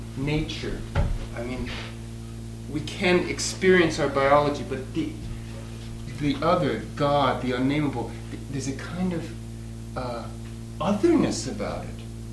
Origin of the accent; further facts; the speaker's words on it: East Coast, United States; I'm from the East, so I don't know the name of this pass, Donner Pass